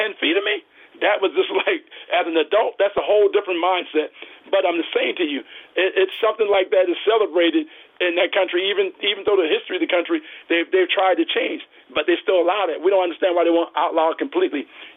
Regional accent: United States; I'm not speaking only as a black man. I'm speaking as an American. I'm a veteran, disabled, all that.

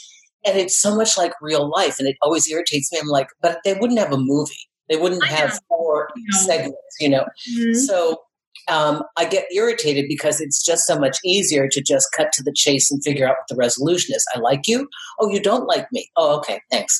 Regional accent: Minnesota, United States; I mean, you know, I grew up in Minnesota.

